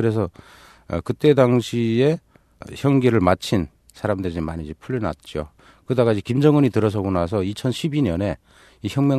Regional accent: Hongwon, South Hamgyong, North Korea; 고향은 함경남도 홍원군이고요.

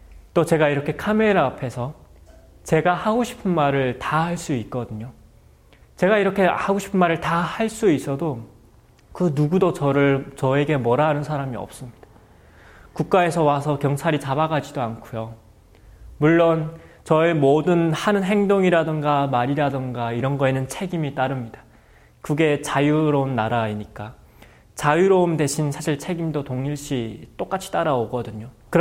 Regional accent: North Korea; now in South Korea; 뭐 아직도 제 인생의 대부분은 북한에서 이제 살긴 했었지만

